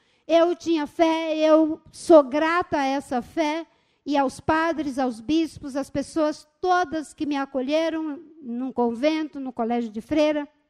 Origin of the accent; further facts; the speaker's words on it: Seringal Bagaço, Acre, Brazil; born there; mas eu nasci no Bagaço, no Seringal Bagaço. Meu pai é seringueiro.